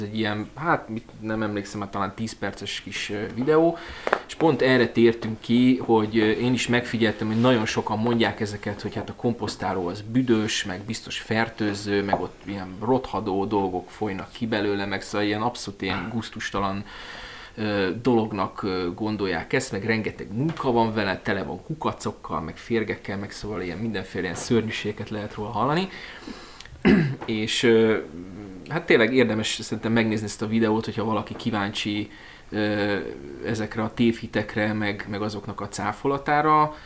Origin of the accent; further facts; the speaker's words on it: Kispest, Budapest, Hungary; én Kispestről származom, és ott is részt vettem a helyi ilyen zöld kezdeményezésekben